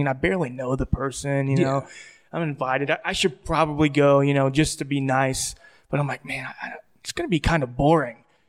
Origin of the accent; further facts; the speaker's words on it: Columbus, Ohio, United States; I mean, I'm from the Columbus area.